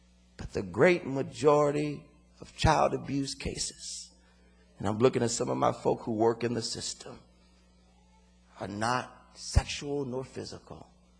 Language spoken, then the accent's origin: English; Los Angeles, California, United States; I'm a kid from South Central LA, y'all.